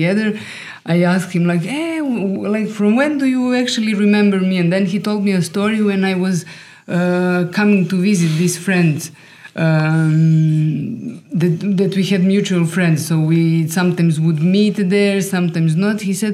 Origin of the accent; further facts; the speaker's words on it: Rijeka, Primorje-Gorski Kotar County, Croatia; English is a second language; now in Berlin, Germany; So, we both come from Croatia, from Rijeka. It's a small city on the northern coast. And we've been living in Berlin like since 10, 11 years.